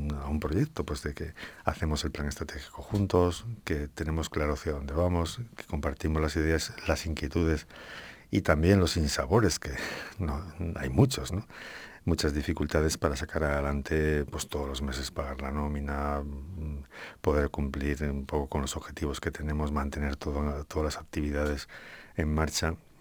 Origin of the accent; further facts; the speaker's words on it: Cantabria, Spain; Y esto, como cántabros, nos llena de orgullo también, ¿no?